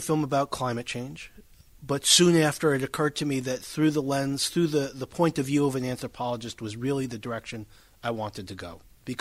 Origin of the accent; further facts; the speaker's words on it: United States; I mean, I come from the United States.